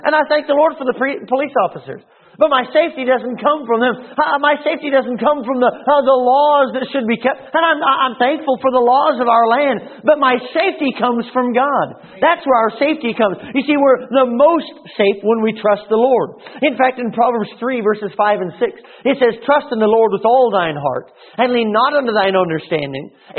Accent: Sacramento, California, United States; moved away; when my family and I moved here from California. And I know what all the Southerners think about California, and it's not all like that, I promise you. We came from a real slow town named Sacramento, and it's the state capital, but it's a real slow town.

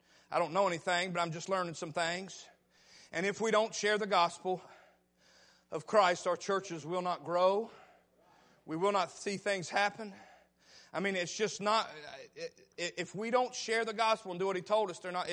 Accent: Campbell's Creek, West Virginia, United States; Listen, I'm old country. I'm from Campbell's Creek, West Virginia. Listen to me, I'm old country boy.

